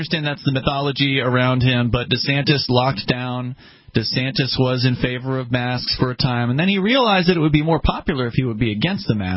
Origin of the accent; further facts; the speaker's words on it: Florida, United States; I'm from Florida.